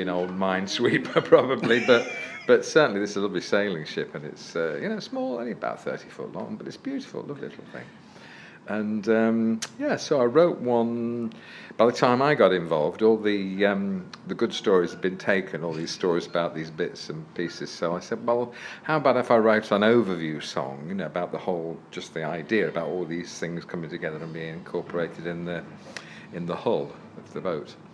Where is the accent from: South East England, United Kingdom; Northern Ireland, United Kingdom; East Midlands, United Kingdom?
East Midlands, United Kingdom; now in Yorkshire, United Kingdom; I live in Yorkshire now. I mean, okay. I was brought up in Leicestershire as a kid.